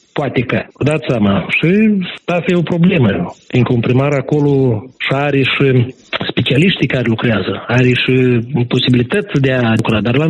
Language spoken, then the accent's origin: Romanian; Moldova; moved away as an adult; Deci am plecat din Republica Moldova în 2008. Am plecat, credeți-mă, nu de zile bune.